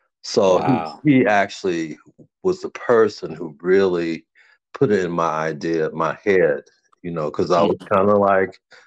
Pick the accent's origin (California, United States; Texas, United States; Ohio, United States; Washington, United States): Ohio, United States; Cleveland; I was born in Cleveland, Ohio, and I attended the Cleveland public school system.